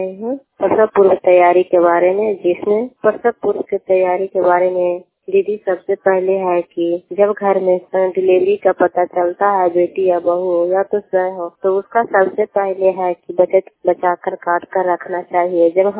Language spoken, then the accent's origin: Hindi; Bihar, India; और मैं नगर नसा ब्लॉक नालंदा जिला के रहने वाली हूँ